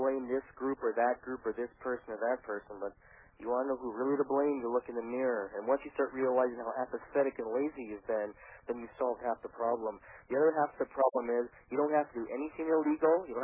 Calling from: Canada; Yeah, I'm calling from Canada as well.

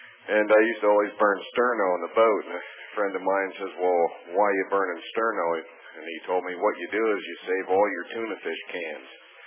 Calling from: Pennsylvania, United States; I'm calling from Pennsylvania

